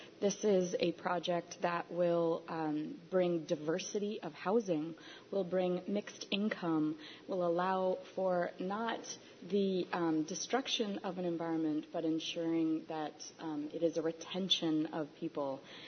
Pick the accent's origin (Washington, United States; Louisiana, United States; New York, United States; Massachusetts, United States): New York, United States; Trumansburg; I grew up in Trumansburg. It is very near and dear to my heart